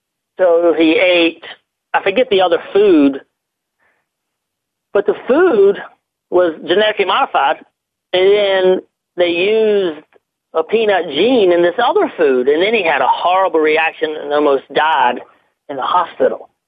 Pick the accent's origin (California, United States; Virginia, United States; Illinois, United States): Virginia, United States; Now, all you people listening from the South, and I grew up in Virginia, so I had plenty of hush puppies and fried food and fried shrimp, fried fish.